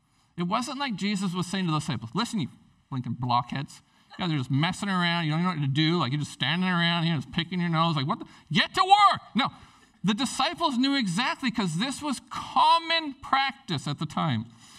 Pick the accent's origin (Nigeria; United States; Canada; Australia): Canada; Prince Rupert, British Columbia; when I was a teenager, growing up in Prince Rupert, I left home and I turned to the dark side